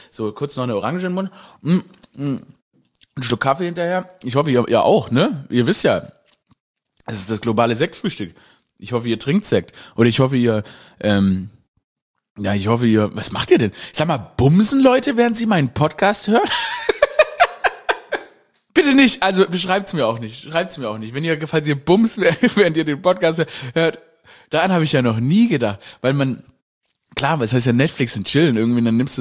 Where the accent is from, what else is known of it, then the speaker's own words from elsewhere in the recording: Baden-Württemberg, Germany; weil ich Schwabe bin, dass sie, oder gebürtiger Schwabe bin